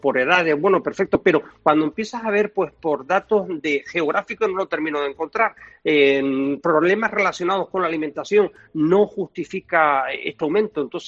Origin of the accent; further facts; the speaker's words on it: Canary Islands, Spain; Yo soy canario y se van a enfadar mucho conmigo, mi gente de allí